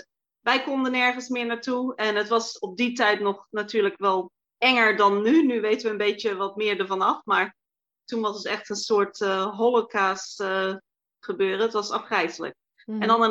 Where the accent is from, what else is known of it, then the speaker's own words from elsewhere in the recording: Netherlands; Ik ben Nederlands